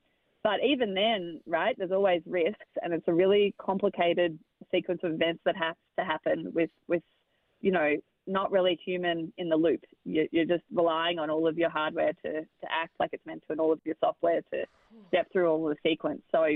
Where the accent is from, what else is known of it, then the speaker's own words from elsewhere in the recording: Australia; as an Australian